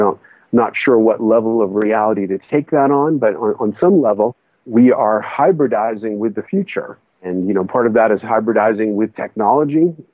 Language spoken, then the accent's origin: English; New York, United States; I'm from New York, and I remember calling my parents who still live in the Bronx